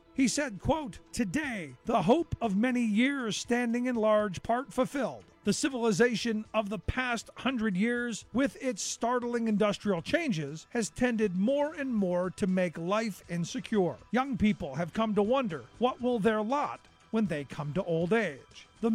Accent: Cleveland, Ohio, United States; growing up in Cleveland, you heard stories about, you know, because Akron wasn't far away.

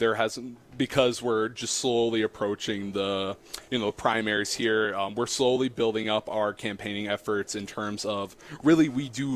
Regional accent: Eagle Point, Wisconsin, United States; I was born and raised in Chippewa County, and, I grew up in Eagle Point, really northern part.

